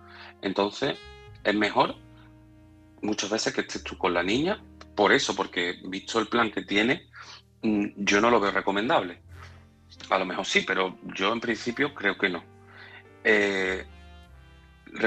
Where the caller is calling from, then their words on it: Seville, Andalusia, Spain; corresponsal de Sevilla.